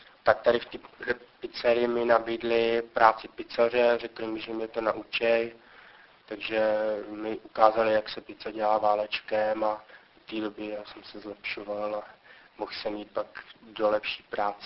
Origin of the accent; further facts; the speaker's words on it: Zlín, Zlín Region, Czechia; born there; je mi 28 let, narodil jsem se ve Zlíně.